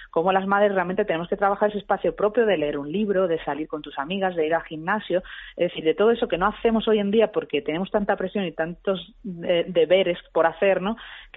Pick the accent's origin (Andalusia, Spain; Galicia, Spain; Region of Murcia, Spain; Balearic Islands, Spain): Andalusia, Spain; Málaga; que yo soy de Málaga